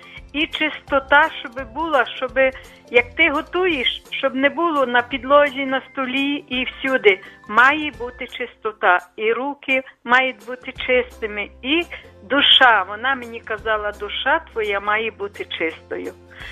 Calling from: Lviv, Lviv Oblast, Ukraine; я зі Львова.

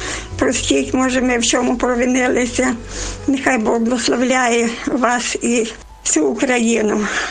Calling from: Chernivtsi, Chernivtsi Oblast, Ukraine; Я з Чернівців дзвоню.

